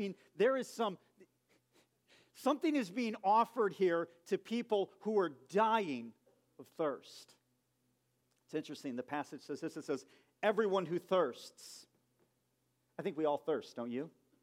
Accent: Chicago, Illinois, United States; you know, I lived with Charles for a while in Michigan. We grew up in Chicago.

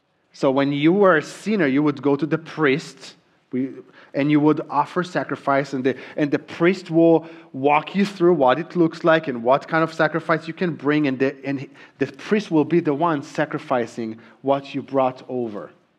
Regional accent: Israel; first language Hebrew; English is a second language; My accent got better, not perfect. This is me really trying, by the way. But even so long after, there are still sounds that I just really struggle saying, like the TH sound. We don't have it in Hebrew

